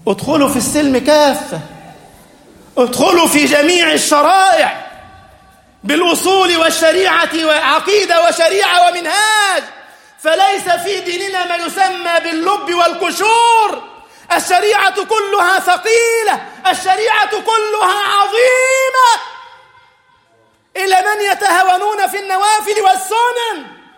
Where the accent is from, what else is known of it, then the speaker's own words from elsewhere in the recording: Egypt; اللهم اجعل بلدنا مصر أمنا أمانا